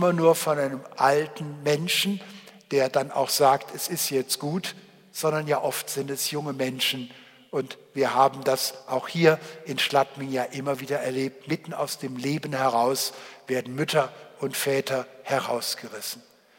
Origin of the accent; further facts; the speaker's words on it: Cologne, North Rhine-Westphalia, Germany; ich komme ja aus Köln, also in Köln in Deutschland am Rhein